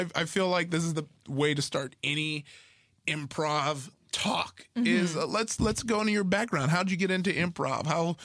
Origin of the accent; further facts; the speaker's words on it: Compton, California, United States; Yeah, same here. I grew up in Compton.